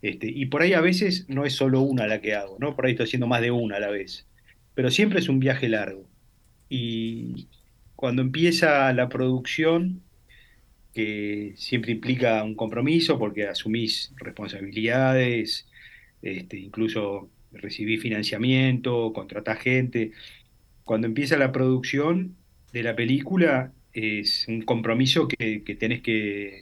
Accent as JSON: {"language": "Spanish", "country": "Argentina", "said": "esto ya lo digo como argentino"}